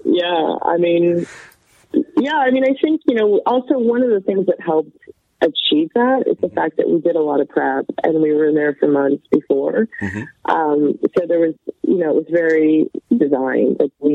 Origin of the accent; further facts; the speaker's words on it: Canada; I grew up in Canada.